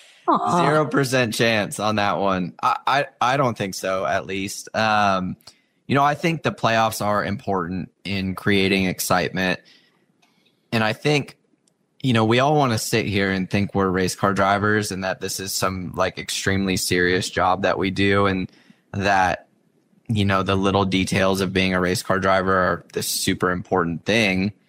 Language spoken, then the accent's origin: English; Tucson, Arizona, United States; So I'm from Tucson, obviously.